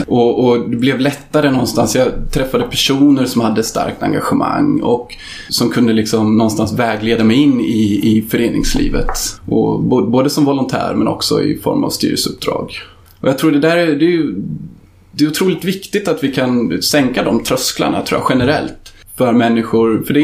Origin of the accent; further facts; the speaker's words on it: Vingåker, Södermanland, Sweden; Jag växte upp i Vingåker som är en liten tätort på den sörmländska vischan.